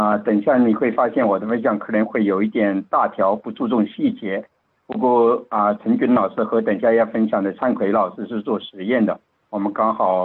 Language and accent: Chinese; Yueyang, Hunan, China; now in West Lafayette, United States; 是湖南岳阳人，现在在普渡大学航空航天系教书，